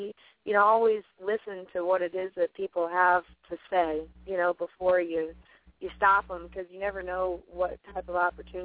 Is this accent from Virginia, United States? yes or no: no; Iowa, United States; I started singing around at farm and home shows. I'm originally from Iowa.